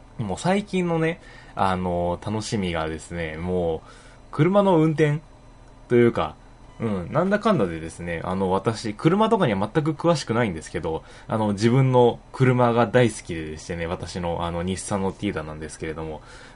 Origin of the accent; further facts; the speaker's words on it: Nagoya, Aichi, Japan; 私の地元のね、名古屋グランパス8の選手が誰一人として選ばれないっていうね。